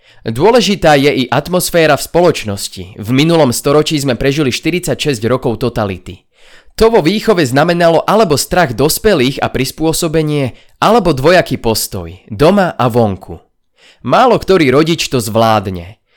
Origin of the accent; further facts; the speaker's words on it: Bratislava, Bratislava Region, Slovakia; also born or lived in Prague; Inak som žil stále v Bratislave a stále držím na Bratislavu.